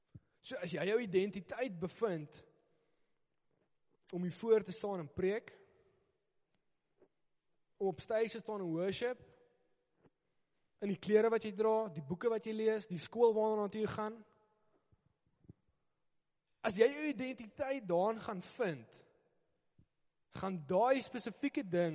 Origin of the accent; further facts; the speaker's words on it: Krugersdorp, Gauteng, South Africa; Nou, ek kom van Kreeusdorp af. Ons het 'n ice rink gehad.